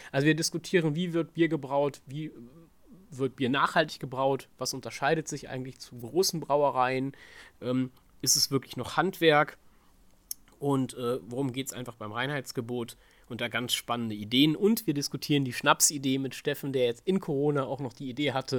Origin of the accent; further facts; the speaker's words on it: Cologne, North Rhine-Westphalia, Germany; ich bin mal als Kölner mal wieder gedanklich in meiner Podcast-Welt in die Heimat gereist.